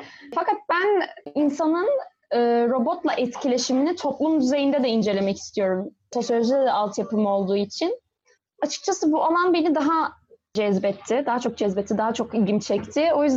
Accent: İzmir, Turkey; born there; 1995 yılında İzmir'de doğdum.

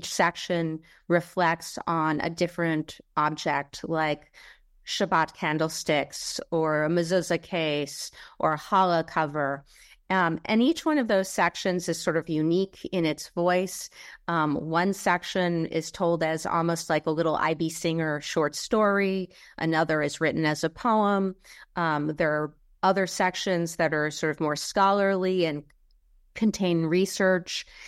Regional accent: Poland; my own experiences as an American Jew growing up in Poland

